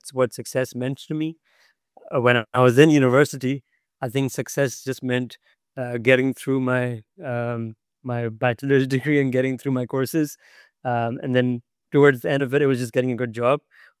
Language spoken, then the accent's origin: English; Karachi, Sindh, Pakistan; English is a second language; also born or lived in Lahore / Islamabad; I am originally from Pakistan. I grew up in the city of Karachi, where I went to school and middle school and high school. I also went to university in Pakistan as well, in another city called Lahore.